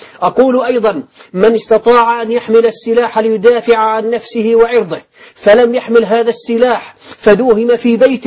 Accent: Syria; عندنا في سوريا أخي الكريم

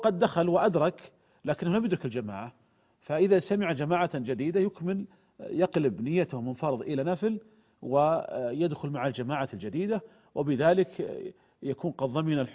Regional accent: Saudi Arabia; عندنا في المملكة العربية السعودية

